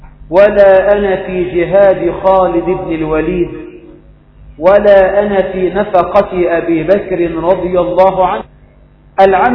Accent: Egypt; اللهم اجعل بلدنا مصر آمنة مطمئنة

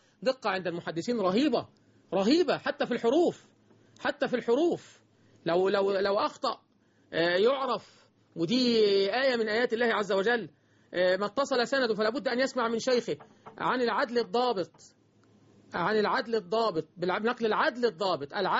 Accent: Egypt; اللهم اجعل بلدنا مصر

